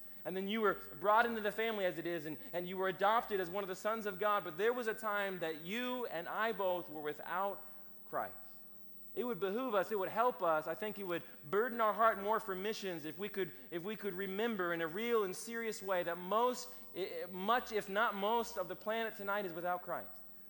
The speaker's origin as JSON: {"language": "English", "town": "Chesapeake", "region": "Virginia", "country": "United States", "said": "That's where we're from Chesapeake, Norfolk area."}